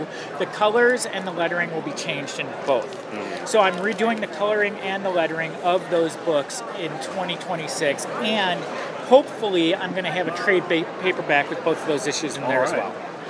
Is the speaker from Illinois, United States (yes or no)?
yes; Chicago, Illinois, United States; I did like 3 or 4 conventions before I made it to C2E2, which is my home base. I'm from Chicago.